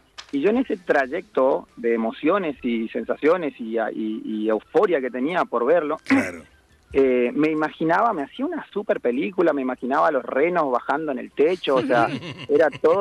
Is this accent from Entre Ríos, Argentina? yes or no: no; Puerto Rico, Misiones, Argentina; born there; Soy misionero, nacido en un pueblo de acá de Iguazú que se llama Puerto Rico, de acá de Misiones, perdón, que se llama Puerto Rico, sí. Pero vivo en Iguazú hace 15 años ya.